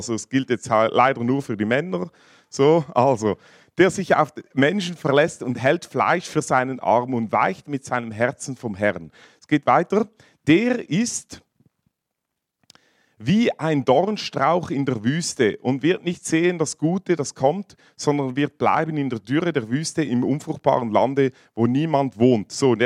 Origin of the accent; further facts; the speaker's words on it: Aargau, Switzerland; also born or lived in Western Switzerland; ich bin aus dem Aargau ursprünglich, zwar im Welschland in der Westschweiz geboren, dann habe ich in Basel Theologie studiert